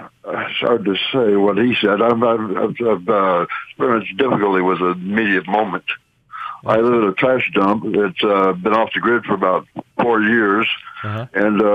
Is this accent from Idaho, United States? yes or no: yes; Boise, Idaho, United States; born there; I was born in Boise. I know a lot of trivia about that.